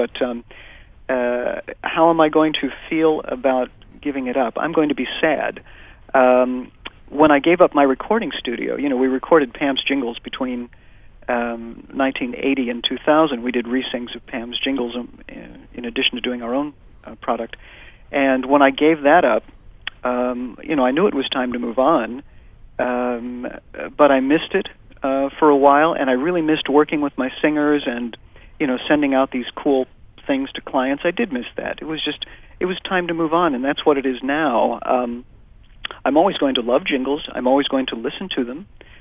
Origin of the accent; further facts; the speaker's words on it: Chicago, Illinois, United States; as a child, I grew up in Chicago, home of WLS, and I was born in 1951